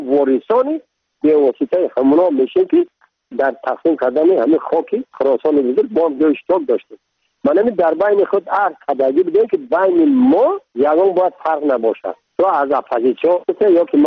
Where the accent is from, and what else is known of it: Tajikistan; first language Tajik